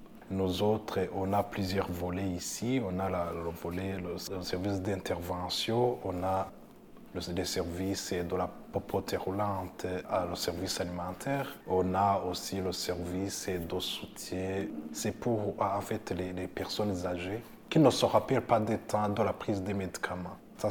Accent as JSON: {"language": "French", "country": "Burundi", "moved": "yes", "lives_now": "Canada", "said": "Je viens du Burundi. Ça fait quand même une dizaine d'années que je suis au Canada."}